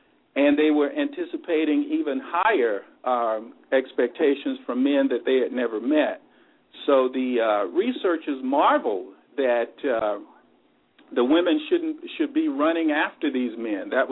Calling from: Los Angeles, California, United States

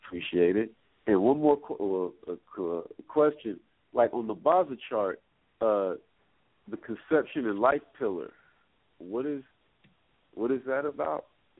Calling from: Alabama, United States

